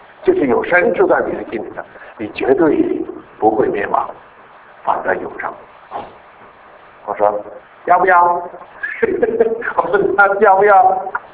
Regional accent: Hong Kong; 我说我来自香港，我是一个中国人

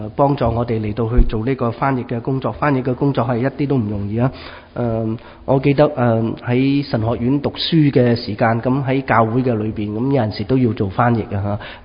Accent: China; 特别我们中国人所以呢，就是我们留些什么给我们的下一代啊？

